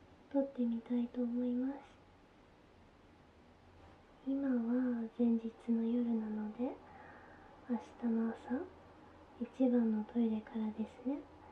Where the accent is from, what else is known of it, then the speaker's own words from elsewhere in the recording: Aichi, Japan; 出身地は愛知県です。